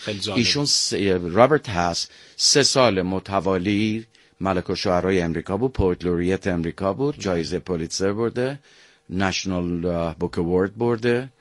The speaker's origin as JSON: {"language": "Persian", "country": "Iran", "said": "ببین من به عنوان یک ایرانی"}